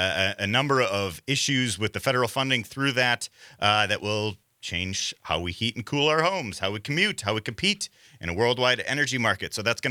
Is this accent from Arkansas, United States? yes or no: no; Pewaukee, Wisconsin, United States; I am a Waukesha County native. I grew up not far from here in Waukesha County. I grew up in Pewaukee schools and Brookfield churches and a lot of baseball fields all over Waukesha County.